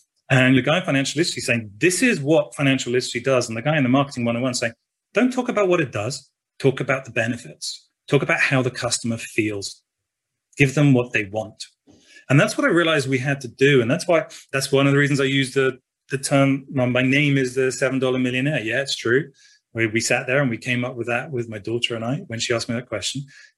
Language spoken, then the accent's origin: English; United Kingdom; I'm a Brit